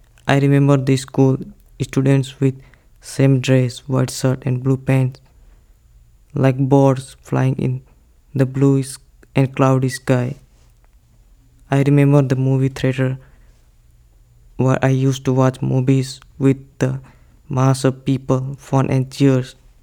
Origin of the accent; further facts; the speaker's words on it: Nepal; I am from Nepal. My title is I Remember. I remember the place where I born, Timai, where I learned to speak Nepali, learned to walk and grew up.